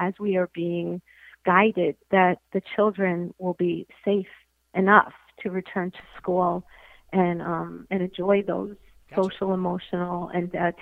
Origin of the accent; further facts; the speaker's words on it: Brooklyn, New York, United States; And I can tell you that because I'm from Brooklyn and I know what those taxes are like.